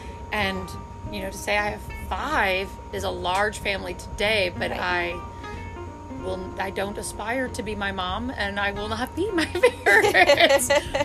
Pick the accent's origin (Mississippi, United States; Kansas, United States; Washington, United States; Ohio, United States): Ohio, United States; Toledo; So, we grew up in Toledo, okay. Ohio, the wonderful armpit of Ohio, as we talk about it.